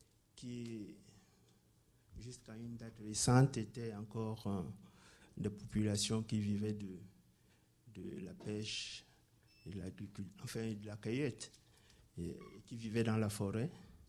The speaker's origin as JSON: {"language": "French", "country": "Cameroon", "said": "Oui, parce que moi je viens du Cameroun"}